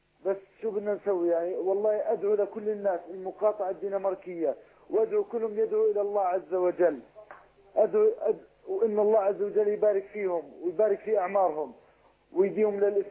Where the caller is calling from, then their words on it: Jordan; أنا مواطن من الأردن